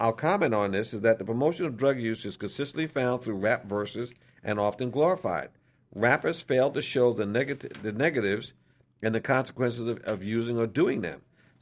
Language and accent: English; Brooklyn, New York, United States; as you know, my brothers and I grew up in Brooklyn.